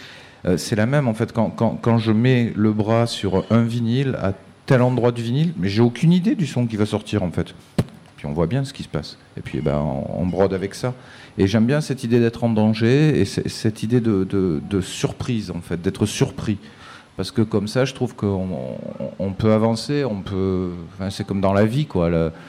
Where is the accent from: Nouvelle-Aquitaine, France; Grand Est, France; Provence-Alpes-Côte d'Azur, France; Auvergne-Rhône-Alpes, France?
Provence-Alpes-Côte d'Azur, France; Marseille; moi je viens de Marseille, je travaille depuis 30 ans dans la radio, ça fait 31 ans que je fais des émissions, je suis à Marseille à Radio Grenouille